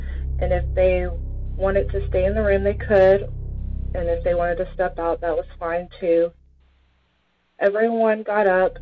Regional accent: Texas, United States; I'm from Texas.

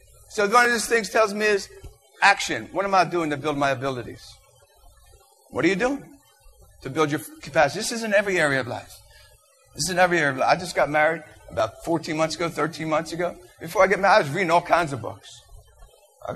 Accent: Philadelphia, Pennsylvania, United States; Come on, I'm from Philadelphia. Philly, we always like the Browns, always cheered for the Browns, man.

